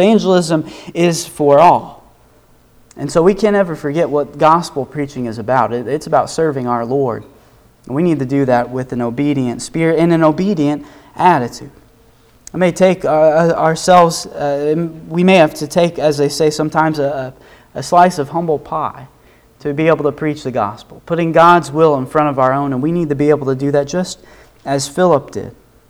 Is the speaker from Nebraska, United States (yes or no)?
yes; Nebraska, United States; I can say that I'm from Nebraska.